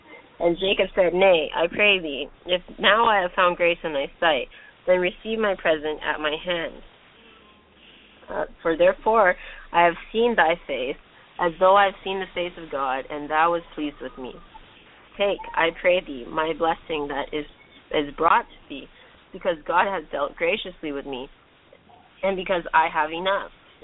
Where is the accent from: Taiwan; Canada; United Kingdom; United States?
United Kingdom; England; Sorry, I'm horribly English, and not even the good kind, no.